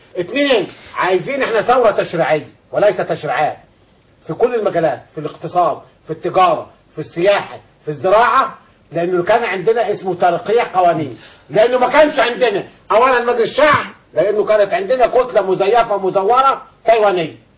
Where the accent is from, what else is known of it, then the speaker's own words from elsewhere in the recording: Egypt; وانا كمواطن مصري بسيط